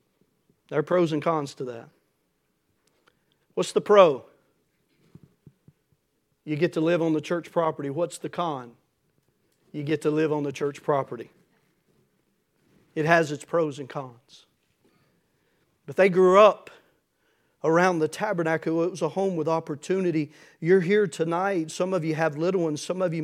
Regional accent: Manchester, Tennessee, United States; when I grew up in Manchester, Tennessee. And until I was about 12 years old, we went to New Union Baptist Church.

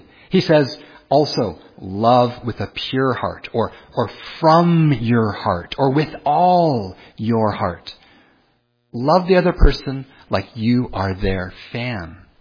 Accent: Petersburg, Virginia, United States; Now, I'm a child of the South. I was born in Petersburg, Virginia.

